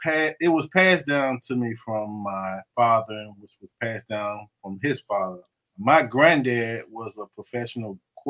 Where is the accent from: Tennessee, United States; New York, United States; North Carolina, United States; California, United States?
Tennessee, United States; Memphis; I'm from Memphis, Tennessee.